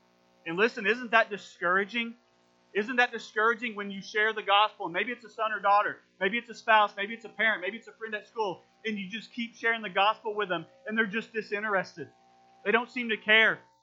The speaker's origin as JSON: {"language": "English", "region": "Oklahoma", "country": "United States", "said": "But I don't come from green country. I come from Southwest Oklahoma, and we didn't have fancy colors to describe our part of the state."}